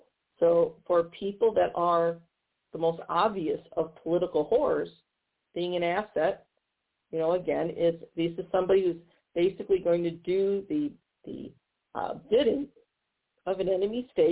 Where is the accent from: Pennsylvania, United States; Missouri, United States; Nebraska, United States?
Missouri, United States; Keep in mind, in my home state of Missouri, both U.S. senators, Republicans, voted against impeachment.